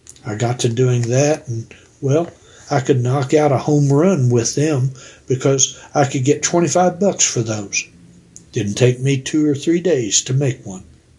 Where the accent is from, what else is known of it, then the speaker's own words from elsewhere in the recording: Tucumcari, New Mexico, United States; also born or lived in Goodwell, Oklahoma; Well, I grew up in Tucumcari, New Mexico, and did leatherwork in shop class, things like that.